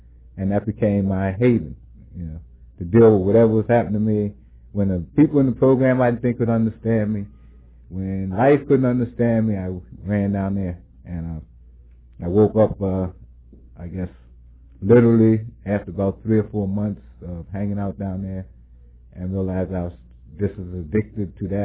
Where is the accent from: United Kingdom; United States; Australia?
United States; Westchester, New York; because I came from Westchester, and when I look back at my schooling, or when I was in school, I was usually the only black person in my class, or one of the only ones